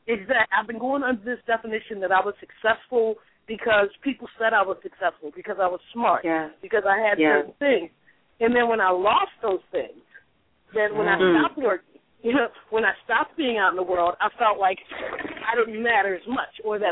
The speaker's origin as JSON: {"language": "English", "town": "Baltimore", "region": "Maryland", "country": "United States", "said": "For the people that don't know me, I'm from Baltimore as well."}